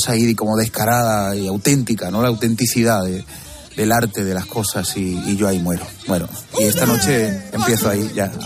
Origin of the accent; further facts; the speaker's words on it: Catalonia, Spain; Nací en Cataluña, pero soy andaluz. Me crié en un barrio de andaluces, hago flamenco, mi padre era de Murcia, mi madre de Puerto Llano